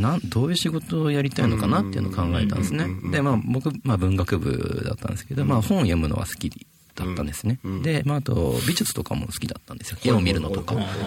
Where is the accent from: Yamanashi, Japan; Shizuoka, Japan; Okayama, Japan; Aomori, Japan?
Shizuoka, Japan; Shimizu; now in Tokyo, Japan; でしかもまあ僕静岡出身清水っていう町の田舎の方なんですけど